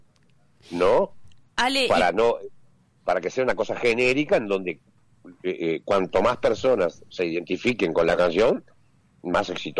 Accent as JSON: {"language": "Spanish", "country": "Uruguay", "said": "Te preguntan, yo soy de Uruguay."}